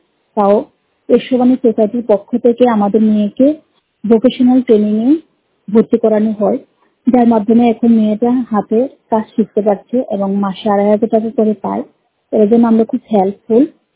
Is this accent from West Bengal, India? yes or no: no; Agartala, Tripura, India; তো আমাদের বাড়ি আগরতলা, যোগেন্দ্রনগর, ওয়েস্ট ত্রিপুরা।